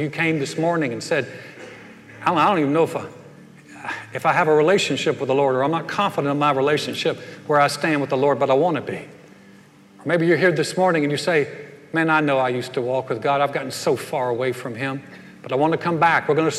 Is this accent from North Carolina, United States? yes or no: yes; North Carolina, United States; A lot of people have asked me, I grew up in North Carolina, my parents are still there.